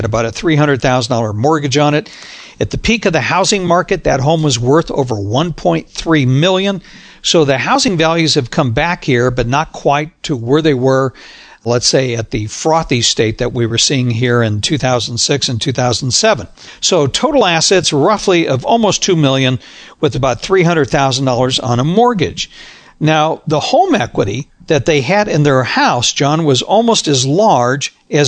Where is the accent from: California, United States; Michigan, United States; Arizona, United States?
Arizona, United States; I grew up in Arizona, so I understand this and I have family.